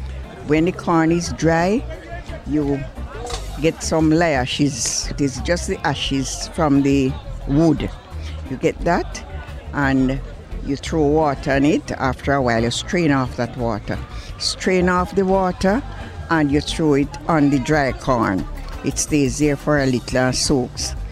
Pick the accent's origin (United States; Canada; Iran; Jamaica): Jamaica; Saint Ann; I'm from St. Anne.